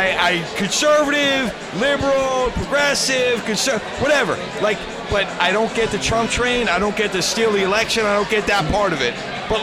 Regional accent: California, United States; I'm from here, SoCal.

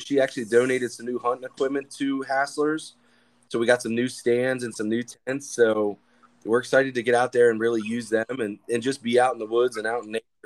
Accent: Pennsylvania, United States; Unfortunately, I hate to say it because I'm from Pennsylvania.

